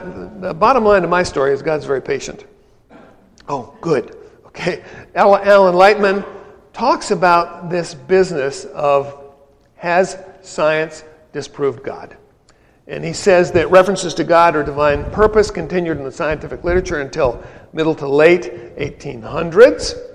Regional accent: Grand Rapids, Michigan, United States; Growing up in the Midwest, something people do. And the church that I grew up in was really a good one. Grace Episcopal Church in Grand Rapids, Michigan.

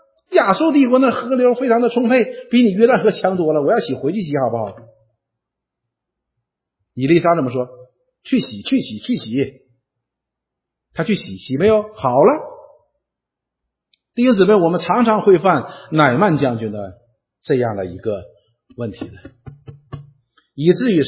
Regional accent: China; 中国，因为我们不但我们中国人讲

